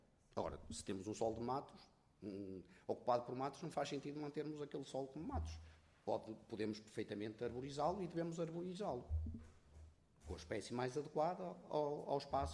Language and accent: Portuguese; Vila Verde, Braga, Portugal; principalmente em alguns concelhos lá do norte, de onde eu sou originário do concelho de Vila Verde, Distrito de Braga